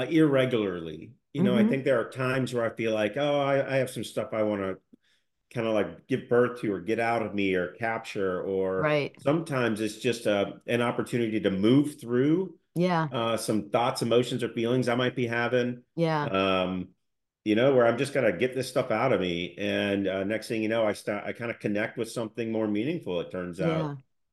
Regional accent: United States; I'm from the Southeast Coast and I live in the Midwest, and I felt like I'd kind of surrendered a dream of being on the water. And I'd grown up like Huck Finn with a motor on the Intercoastal Waterway

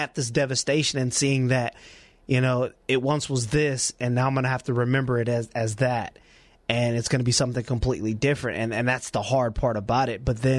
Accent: California, United States; Like, I'm a kid from California. Like, I never had to go through that.

